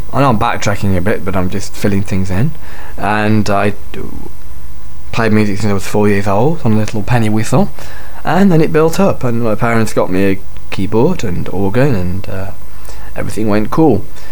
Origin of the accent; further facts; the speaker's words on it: Wolverhampton, West Midlands, United Kingdom; born there; I was born in 1984 in Wolverhampton, which is near Birmingham, or Birmingham, as the Americans call it, in the UK. I was 3 months premature, and I have a twin sister